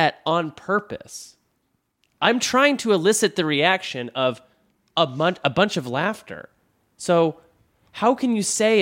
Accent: Dallas, Texas, United States; I'm from Dallas, Texas, and in Dallas, Texas, you know, that's where I developed as a stand-up comedian.

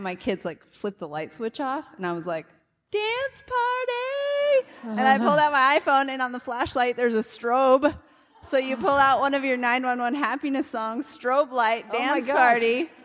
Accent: Seattle, Washington, United States; I'm from Seattle.

